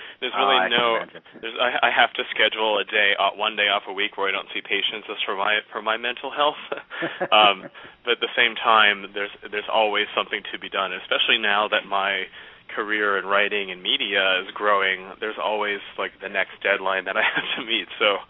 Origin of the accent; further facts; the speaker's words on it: East Coast, United States; now in Los Angeles, United States; or just people that I grew up on the East Coast primarily. I have always had this little fascination with celebrity culture, and then I moved